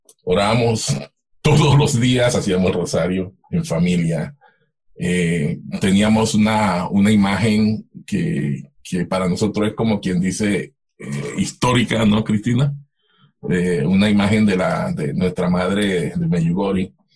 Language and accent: Spanish; Panama; now in Canada; Todos somos panameños canadienses.